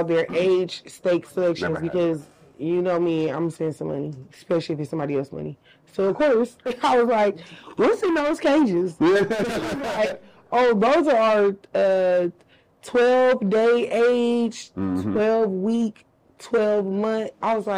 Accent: Compton, California, United States; I'm from Compton, I'm a little ghetto

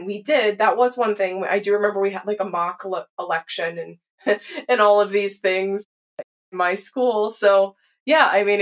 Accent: Texas, United States; I mean, first, I grew up in Texas. There was very little curriculum about these things, if anything.

